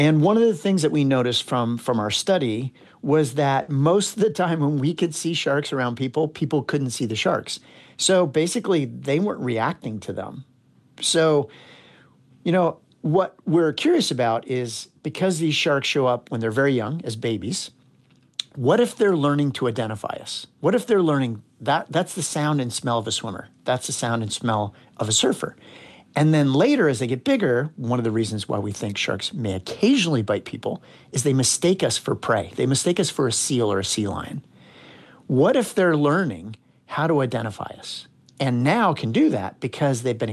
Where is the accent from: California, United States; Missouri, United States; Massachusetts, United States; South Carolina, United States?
Massachusetts, United States; Martha's Vineyard; I grew up in Martha's Vineyard where they shot Jaws